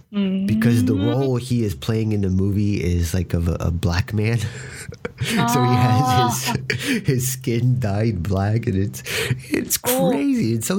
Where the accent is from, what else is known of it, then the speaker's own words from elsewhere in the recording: Atlanta, Georgia, United States; Play against my hometown, the Atlanta Falcons, and I was happy again because the Tampa Bay Buccaneers won.